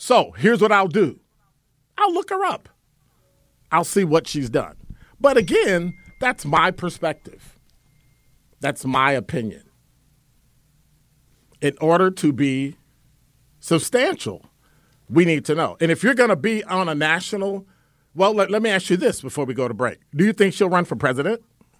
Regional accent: Chicago, Illinois, United States; Yes, I did, because I'm from Chicago, and I've done that.

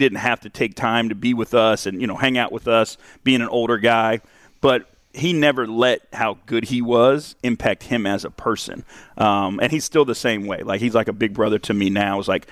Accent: Denver, Colorado, United States; But we grew up together in the Denver area.

